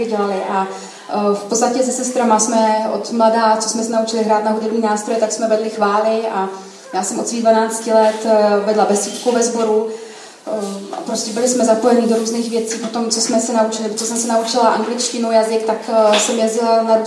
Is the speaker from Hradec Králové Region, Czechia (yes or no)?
no; Jihlava, Vysočina Region, Czechia; moved away as an adult; now in Prague, Czech Republic; původně pocházím vlastně z Jihlavy, kde jsem do svých asi 24 roků žila s mojí rodinou.